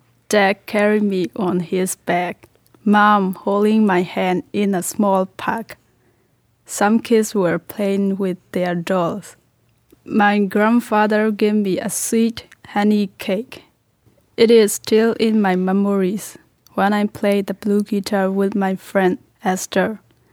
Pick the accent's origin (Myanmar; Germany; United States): Myanmar; I'm from Burma.